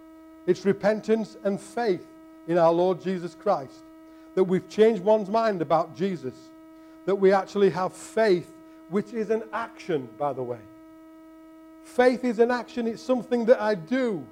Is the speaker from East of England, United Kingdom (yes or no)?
no; Yorkshire and the Humber, United Kingdom; Listen, I'm a Yorkshireman.